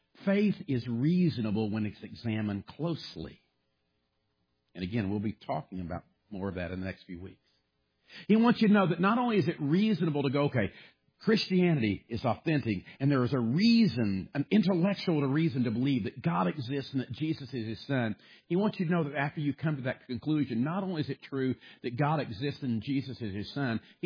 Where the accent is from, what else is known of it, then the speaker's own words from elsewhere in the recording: Illinois, United States; also born or lived in Kentucky; I'm from Kentucky, but I've never liked Kentucky basketball. And after watching that game, I was pulling for Wisconsin. They're a Big Ten school. I grew up in Illinois.